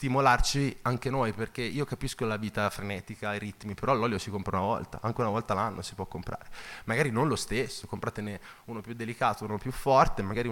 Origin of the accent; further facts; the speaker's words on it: Tuscany, Italy; Io vengo dalla Toscana, cioè da me se uno viene e mi dice andiamo a mangiare la Fiorentina